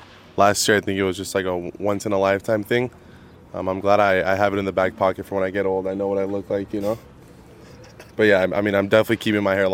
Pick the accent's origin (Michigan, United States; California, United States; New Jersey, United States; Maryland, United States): California, United States; San Diego; Well, I mean, I'm from San Diego, so I don't have many items that are like thick.